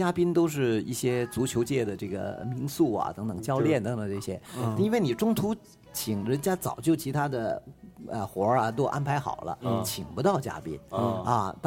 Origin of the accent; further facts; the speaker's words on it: Guangdong, China; 所以那天晚上就在地板上，我们广东人有这样的习惯，那时候铺上一个凉席